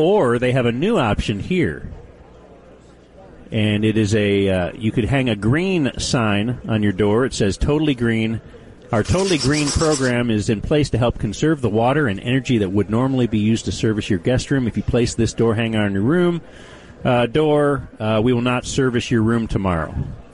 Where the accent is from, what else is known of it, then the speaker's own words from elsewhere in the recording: Dallas, Texas, United States; Same here. I'm a Texan.